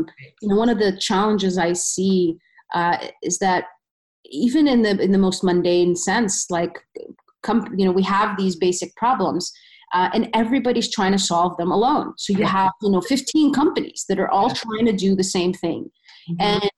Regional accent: Sudan; I'm originally from Sudan, as you know.

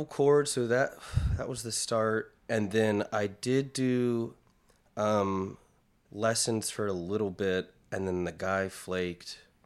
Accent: Clayton, North Carolina, United States; So I lived in the back of like a golf course community that was slowly on the decline. It was like Clayton is kind of a suburb of Raleigh

